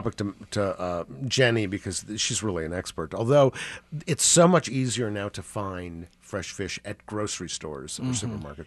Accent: Indiana, United States; I grew up in the Midwest, and seafood for us, my family, when we would go out, it was catfish or frozen shrimp or nothing, because we didn't even have really trout in Indiana.

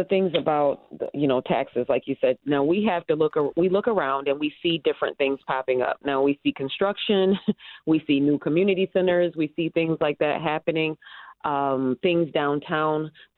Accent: Rochester, New York, United States; I grew up here in Rochester. I've been here for 44 years.

